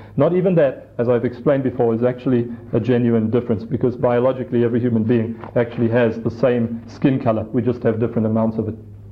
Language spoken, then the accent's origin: English; England, United Kingdom; But I'm English, my wife is Afrikaans.